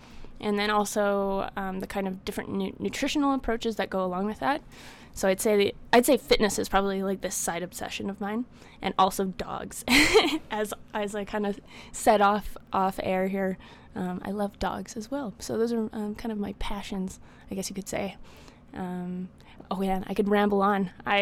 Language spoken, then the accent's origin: English; Calgary, Alberta, Canada; I was born and raised here in Calgary, Alberta. So we're a rarity, I think.